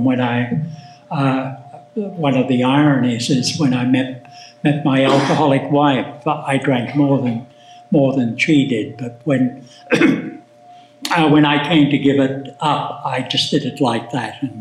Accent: Australia; born there; I was born in Australia and into a very dysfunctional family.

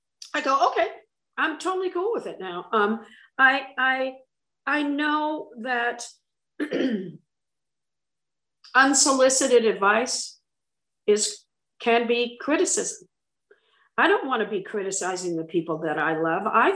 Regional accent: Van Nuys, California, United States; Now, I grew up in Van Nuys, not a lot of wildfires in Van Nuys, California.

